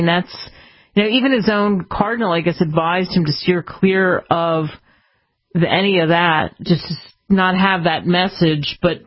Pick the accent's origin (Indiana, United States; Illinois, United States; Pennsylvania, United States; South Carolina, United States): Pennsylvania, United States; Philadelphia; And because I grew up in Philly, and so we had the American history there.